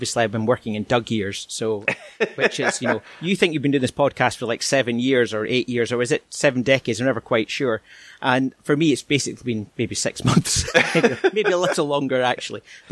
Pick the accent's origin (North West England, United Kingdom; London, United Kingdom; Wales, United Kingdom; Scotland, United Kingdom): Scotland, United Kingdom; accent: Scottish; I am Scottish, as you can tell by my natural brogue. And I have to admit, I am trying to change my accent so people can understand me.